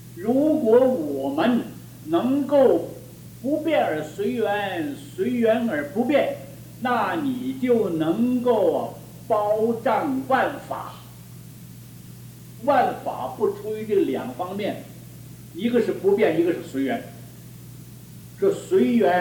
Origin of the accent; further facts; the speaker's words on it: China; 我们是中国人，我们是中华文化